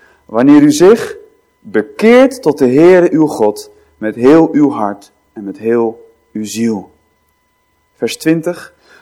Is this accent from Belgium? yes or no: no; Alphen aan den Rijn, South Holland, Netherlands; ik kom uit Alphen aan den Rijn.